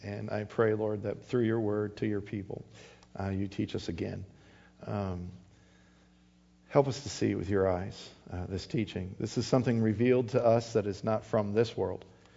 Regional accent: Wisconsin, United States; I'm not even talking about where I was born and raised in Wisconsin.

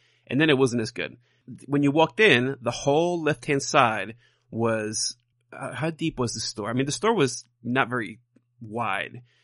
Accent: New York, United States; Sorry, I grew up in New York. We had delis everywhere.

